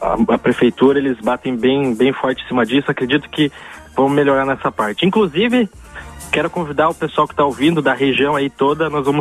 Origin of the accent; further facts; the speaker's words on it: Capanema, Paraná, Brazil; Eu sou de Capanema, no sudoeste do Paraná.